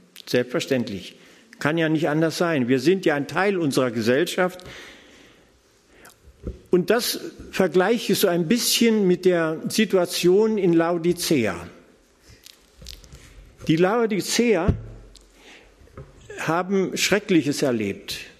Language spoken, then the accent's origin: German; Salzgitter, Lower Saxony, Germany; Ich komme ja aus der Gegend, ja, Salzgitter.